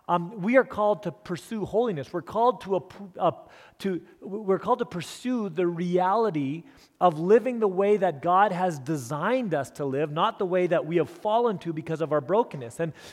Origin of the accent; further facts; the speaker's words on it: Elkhorn, Manitoba, Canada; when I was a young man, 16, growing up in Elkhorn, Manitoba